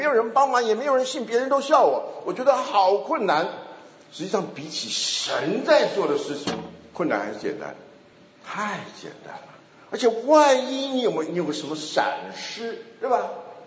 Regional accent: Taiwan; 我们台湾话叫抓鸡

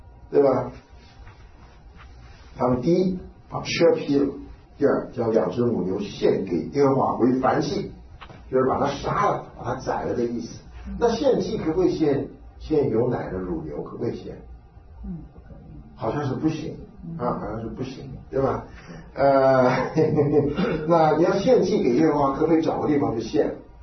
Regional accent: Taiwan

